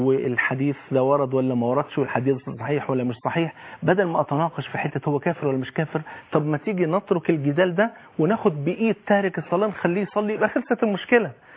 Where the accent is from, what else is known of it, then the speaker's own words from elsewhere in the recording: Egypt; احنا كمصريين وكناس مسلمين